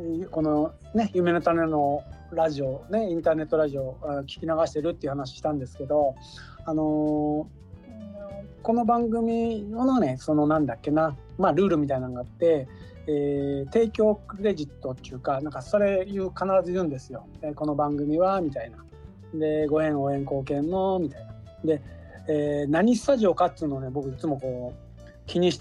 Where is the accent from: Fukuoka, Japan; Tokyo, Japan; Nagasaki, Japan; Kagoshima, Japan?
Fukuoka, Japan; 私福岡出身なんで